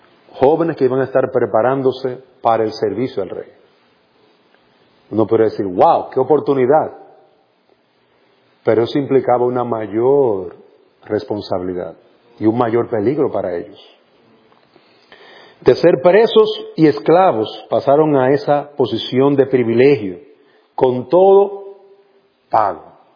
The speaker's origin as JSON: {"language": "Spanish", "country": "Dominican Republic", "lives_now": "Honduras", "said": "yo soy dominicano, vivo en Honduras, y a veces tengo que, las palabras me van a mezclar con el hondureño y con el dominicano"}